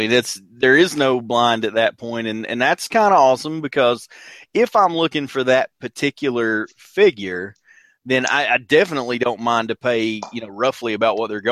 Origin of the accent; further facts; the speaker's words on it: Deep South, United States; accent: Southern; if you can tell by my accent, we are in the deep south.